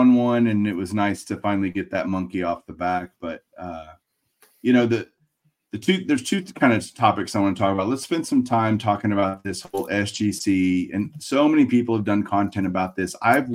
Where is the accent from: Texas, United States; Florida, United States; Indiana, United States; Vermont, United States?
Texas, United States; you're from Arizona, I'm from Texas.